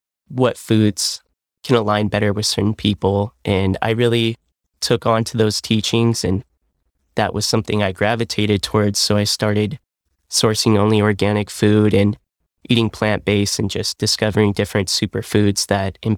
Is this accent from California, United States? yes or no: yes; Imperial Beach, California, United States; So I grew up in Imperial Beach, San Diego, and really had a great upbringing there by the coast